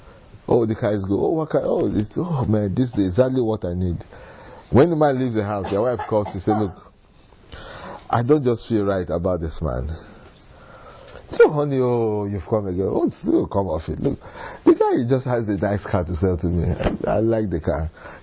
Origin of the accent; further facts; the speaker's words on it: Nigeria; I said, look, if I get there, I'm not a Nigerian.